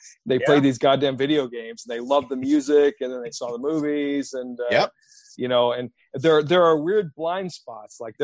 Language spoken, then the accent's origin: English; Redlands, California, United States; I would go back to Riverside because that's where I grew up in Redlands, which is pretty close to there.